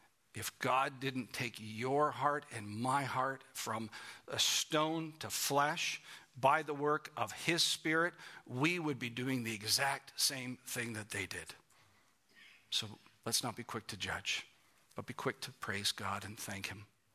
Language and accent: English; Canada; Some of you, now we come from Canada, right? Which means that we are part of the Commonwealth of Great Britain.